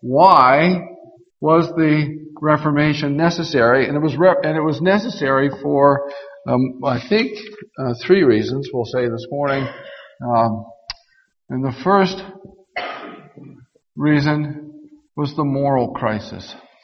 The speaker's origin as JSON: {"language": "English", "region": "Nebraska", "country": "United States", "tie": "born or raised there", "also_born_or_lived": "Kansas", "said": "I was born in Kansas, and I was raised in Nebraska. And I learned to drive in a pasture"}